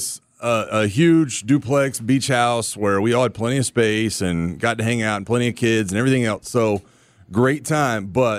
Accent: Florida, United States; Maybe it's because I grew up in Florida.

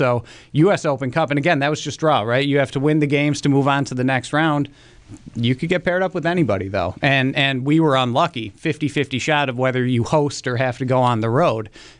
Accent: Buffalo, New York, United States; Yeah, so it would begin. I'm from Buffalo. I grew up in Buffalo.

